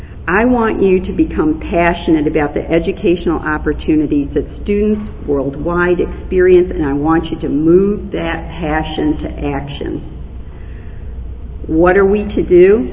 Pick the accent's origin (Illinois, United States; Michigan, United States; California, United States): Michigan, United States; The Detroit News, my hometown state newspaper